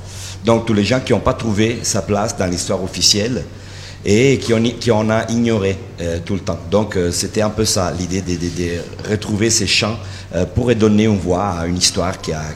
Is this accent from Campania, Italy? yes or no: no; Milan, Lombardy, Italy; now in Marseille, France; Alors, moi, je viens d'Italie. Je suis né à Milan. J'ai vécu pendant beaucoup d'années à Milan et je viens de déménager. Maintenant, j'habite à Marseille depuis 2 années.